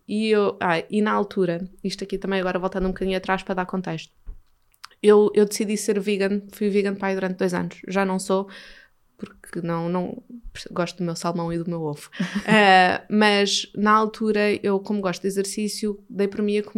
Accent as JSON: {"language": "Portuguese", "country": "Portugal", "said": "principalmente sendo portuguesa, que cresce com tremoço"}